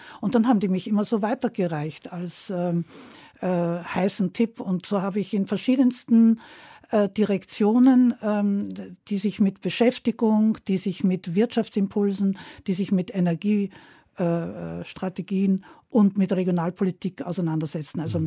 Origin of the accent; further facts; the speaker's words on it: Germany; accent: Austrian; Ich war eine Frau. Ich war eine Deutsche, die österreichisch redete.